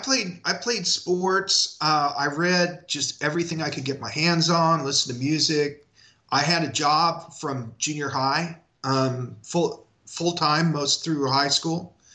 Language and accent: English; Falls City, Nebraska, United States; Well, I grew up in a place called Falls City, Nebraska, which is in the southeast corner of Nebraska